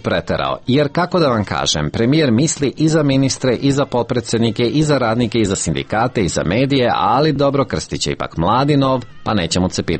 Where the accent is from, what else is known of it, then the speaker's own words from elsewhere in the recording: Serbia; ima jedan i kod nas u Srbiji